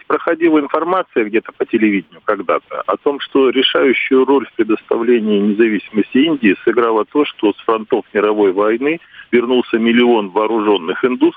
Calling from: Saint Petersburg, Russia; Звоню я вам из Санкт-Петербурга.

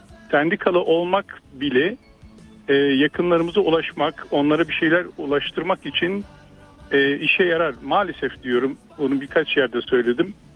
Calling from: Istanbul, Turkey; İstanbul'dan.

